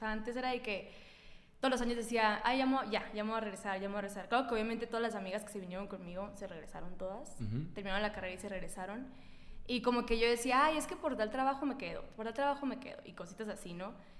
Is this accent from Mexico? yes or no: yes; Mexico City, Mexico; accent: chilango; a mí también se me sale el acento contigo. O sea, yo normalmente hablo más neutro, más chilango.